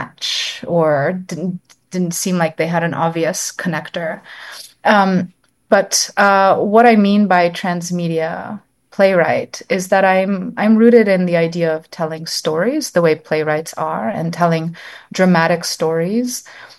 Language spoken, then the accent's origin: English; Florida, United States; I got a really unusually high level education in mathematics when I was growing up in South Florida.